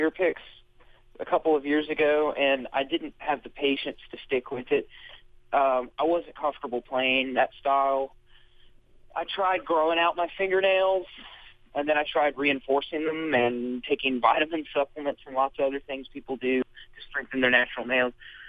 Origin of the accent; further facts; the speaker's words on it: Nashville, Tennessee, United States; Maybe from growing up in Nashville around a lot of singer-songwriters